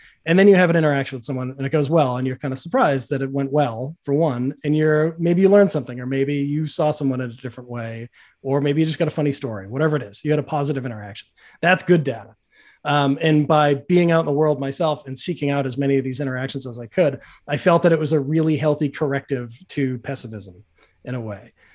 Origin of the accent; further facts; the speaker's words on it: Boston, Massachusetts, United States; now in New York, United States; You know, I'm like, I grew up in Boston. I live in New York. I'm kind of moderate liberal, but I'm definitely like a Northeastern liberal in a lot of ways.